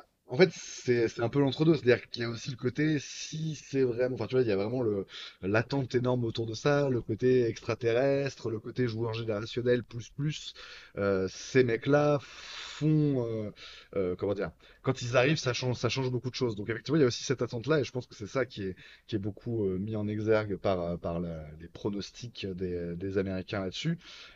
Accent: France; il y a le côté en tant que Français, on est content de se dire

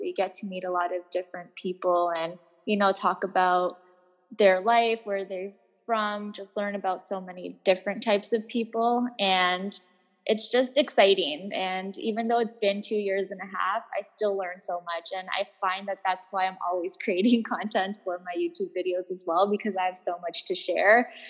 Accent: Toronto, Ontario, Canada; So essentially, I'm from Toronto, Canada

